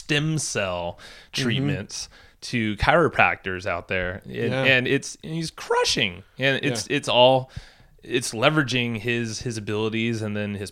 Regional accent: San Diego, California, United States; I'm from San Diego.

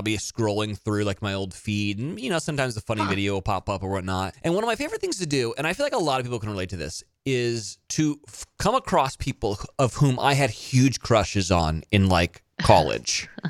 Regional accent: Monterey, California, United States; So I went to school in Salinas, which was 25 minutes from where I grew up in Monterey.

